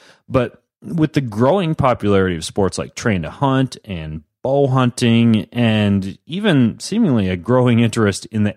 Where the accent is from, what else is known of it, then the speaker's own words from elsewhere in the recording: Washington, United States; I was hunting whitetail deer here in my home state of Washington.